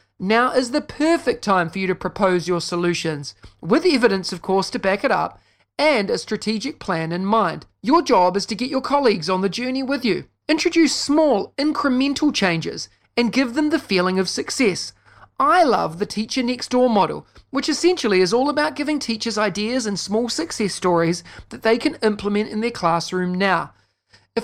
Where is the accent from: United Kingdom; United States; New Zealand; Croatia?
New Zealand; This week, I wanted to answer one question from Joe in my home country of New Zealand.